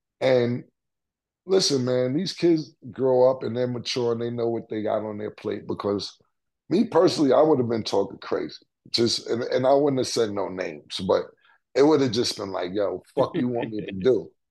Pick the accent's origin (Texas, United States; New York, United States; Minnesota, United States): New York, United States; Harlem; You know, I'm from Harlem, so I'm a nigga that's going to be like, I did what I came to do.